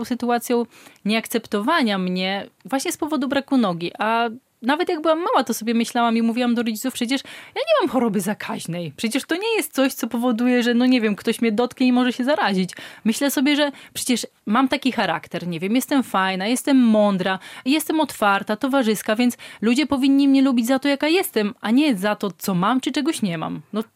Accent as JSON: {"language": "Polish", "town": "Suchowola", "region": "Podlaskie Voivodeship", "country": "Poland", "tie": "born or raised there", "lives_now": "Białystok, Poland", "said": "Tak naprawdę pochodzę z Suchowoli, ale urodziłam się w Dąbrowie Białostockiej. Większość swoich młodzieńczych lat spędziłam w Suchowoli i dopiero w gimnazjum przeprowadziłam się do Białegostoku. No ale można powiedzieć, że już większość życia mieszkam w Białymstoku. To jest teraz moje miasto."}